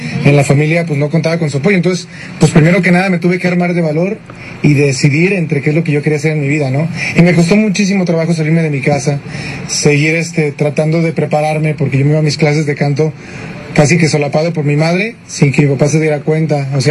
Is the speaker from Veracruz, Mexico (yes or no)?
no; Querétaro, Mexico; born there; also born or lived in Aguascalientes; yo nací en la ciudad de Querétaro y después me fui a la ciudad de Aguascalientes, ahí me registraron. Soy hijo de militares, mi papá es militar y mi mamá también, los dos ya están retirados, pero son militares.